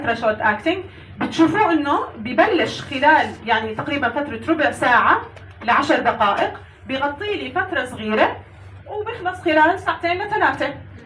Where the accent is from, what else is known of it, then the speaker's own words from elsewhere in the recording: Jordan; انا مش متاكده انه موجود عندنا في الاردن لسه ما بعرف